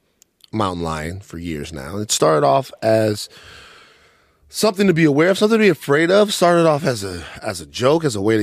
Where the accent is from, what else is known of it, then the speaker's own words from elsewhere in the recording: Maringouin, Louisiana, United States; Growing up, it was like nature all around me. You know, growing up in Maringouin, growing up in Louisiana, it's like nature everywhere, right?